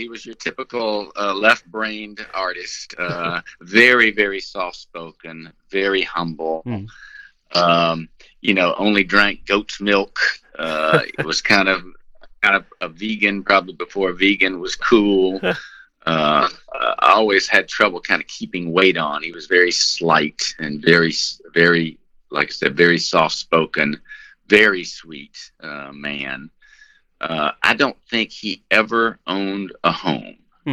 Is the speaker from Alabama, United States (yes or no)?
yes; Birmingham, Alabama, United States; So we're from Birmingham, Alabama, and he played the piano and was kind of a singer